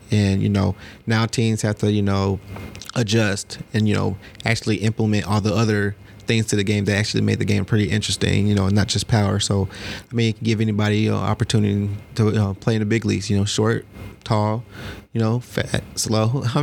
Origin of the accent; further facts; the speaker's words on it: Georgia, United States; Yeah, so Cobb County